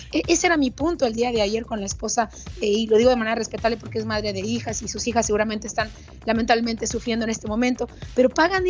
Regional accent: Mexico; Seguimos siendo los mismos mexicanos de 1915

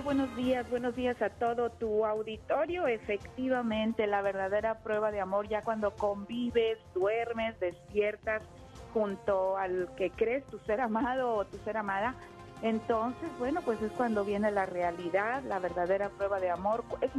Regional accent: Nuevo León, Mexico; Así somos los del norte, señores. Yo soy de Nuevo León y si algunas veces me escucha que hablo de esta manera, no estoy enojada. Es que así hablamos, bien broncudos, pero somos bien buena onda.

